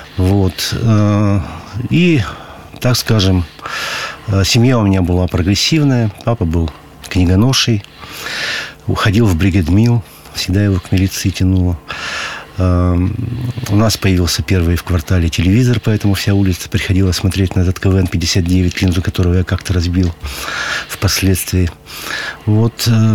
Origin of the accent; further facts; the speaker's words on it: Perm, Perm Krai, Russia; вся моя жизнь связана с Мотовилихой. Я родился на Грачевке 2 мая 1957 года. Вот и на первой вышке прошло мое детство.